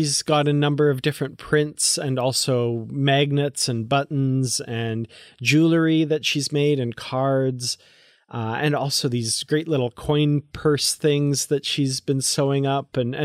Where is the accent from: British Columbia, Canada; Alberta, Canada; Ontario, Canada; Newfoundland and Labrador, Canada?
Alberta, Canada; Grand Prairie; in my hometown of Grand Prairie, Alberta